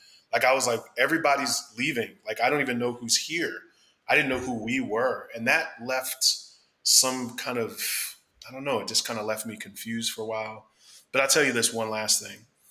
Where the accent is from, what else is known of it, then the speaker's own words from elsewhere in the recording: Northeast, United States; we both had a Black church background, and we're both from the Northeast.